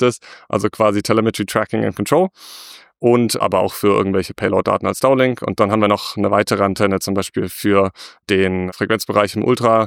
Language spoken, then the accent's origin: German; Stuttgart, Baden-Württemberg, Germany; Ich komme aus Stuttgart.